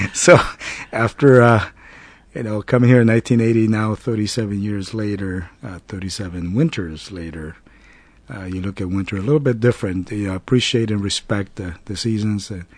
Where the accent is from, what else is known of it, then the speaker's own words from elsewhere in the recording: Bucaramanga, Santander, Colombia; English is a second language; also born or lived in Cúcuta; I was born in Colombia, South America. Okay. And I grew up in a city the name of Bucaramanga, and we moved to a border town city called Cúcuta, and I went to high school there.